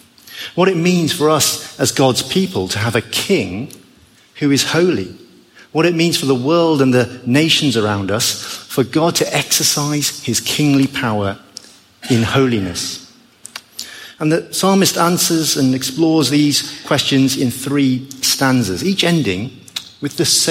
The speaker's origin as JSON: {"language": "English", "country": "United Kingdom", "said": "as a British tourist, I discover that not everyone follows our hallowed tradition of forming an orderly queue"}